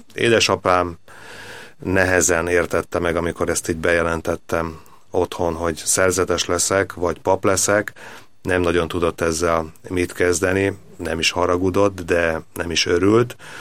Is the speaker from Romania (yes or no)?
no; Békés, Hungary; Én egy Békés megyei kis faluból származom, ahol hát mondjuk nem volt annyira vallásos a közeg